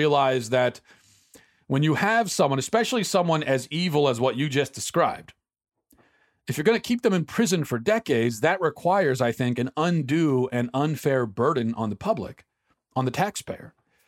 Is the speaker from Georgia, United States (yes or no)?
yes; Atlanta, Georgia, United States; I grew up in Atlanta, Georgia, the Old South in the 80s and 90s.